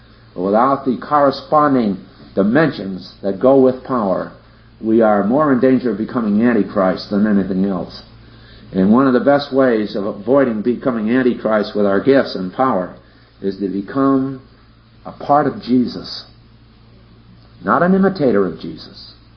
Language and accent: English; New England, United States; and I come from New England, and there this concept is full-blown.